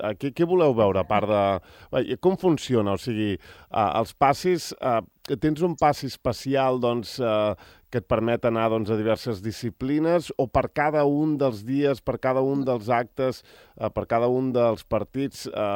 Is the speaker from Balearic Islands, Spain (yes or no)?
yes; Balearic Islands, Spain; Digue-li que sóc de les Illes, també.